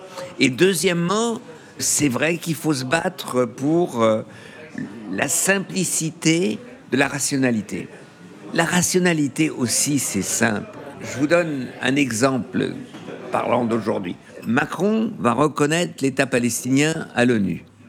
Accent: Germany; Ben oui, moi je suis allemand. Je suis à l'heure.

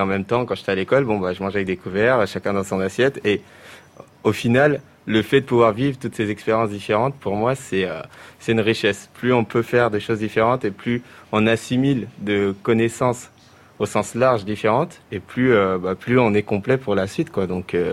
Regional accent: France; je suis né en France, donc j'ai grandi avec la culture française. Mais à la maison, moi avec mes parents, on parle bambara, on parle soninké.

